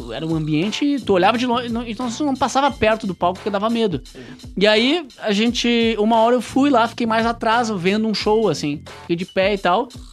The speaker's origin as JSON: {"language": "Portuguese", "region": "Rio Grande do Sul", "country": "Brazil", "said": "A gente é gaúcho, né? Rio Grande do Sul, lá tem um festival"}